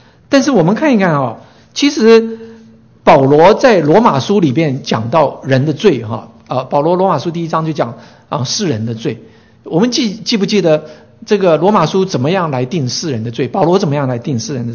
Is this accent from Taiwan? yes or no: yes; Taiwan; 我们从小在台湾长大